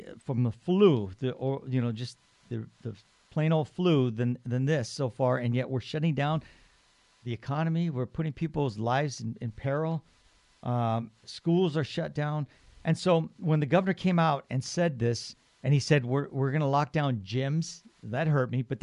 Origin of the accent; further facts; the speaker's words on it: San Gabriel, California, United States; Well, yeah. I mean, that's my hometown, man.